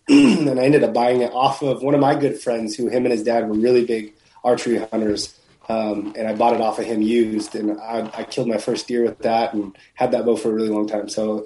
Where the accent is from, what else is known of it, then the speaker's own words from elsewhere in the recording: California, United States; I'm originally from California, which most people, I say that and people think California is all beaches. But there's actually some really good hunting here. But I grew up like Central California.